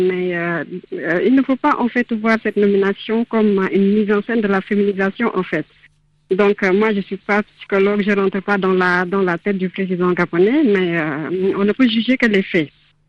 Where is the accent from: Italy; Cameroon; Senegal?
Senegal; Moi, je suis sénégalaise.